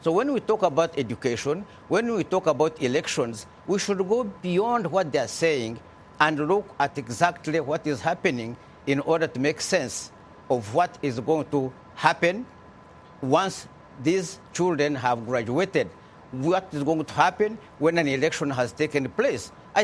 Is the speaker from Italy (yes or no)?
no; Uganda; and I come from Uganda, what he said is not what is happening at home.